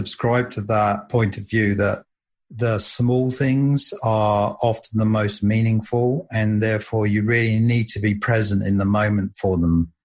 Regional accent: England, United Kingdom; I'm from England, and we have this kind of like almost like a cliche that when anything's going wrong, you put the kettle on and you have a cup of tea.

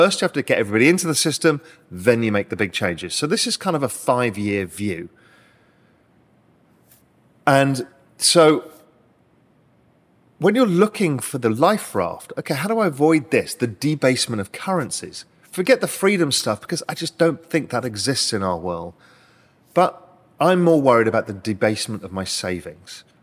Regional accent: United Kingdom; now in Cayman Islands; And as a Brit, I'm able to do that and become a resident here, a permanent resident here, and eventually a citizen.

